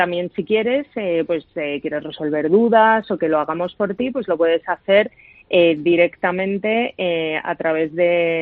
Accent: Madrid, Community of Madrid, Spain; Somos de Madrid.

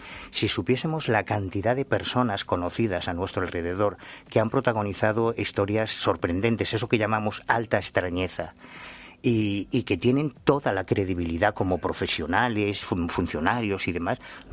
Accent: Galicia, Spain; yo soy gallego

